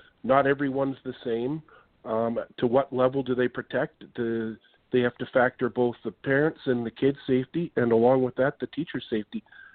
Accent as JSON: {"language": "English", "town": "Vancouver", "region": "British Columbia", "country": "Canada", "also_born_or_lived": "Victoria", "said": "I'm actually from Vancouver and Victoria, British Columbia, Canadian."}